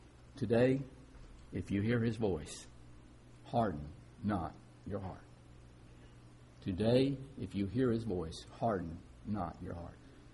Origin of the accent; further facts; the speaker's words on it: Detroit, Michigan, United States; We came from Detroit and we lived in a suburb and... I don't know quite how to say this. It was a lot quieter in my neighborhood in Detroit